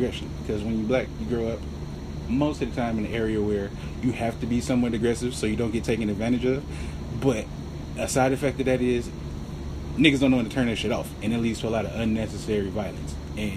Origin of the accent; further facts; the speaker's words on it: Illinois, United States; I'm from the West Burbs. If you don't know what that is, that's like the west side of the west side of Chicago. It's technically a suburb, but you can get your ass shot there.